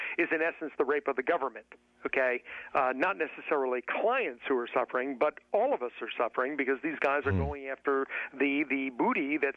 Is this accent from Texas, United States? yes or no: no; Beverly Hills, California, United States; now in Washington, United States; I did. I grew up in Beverly Hills.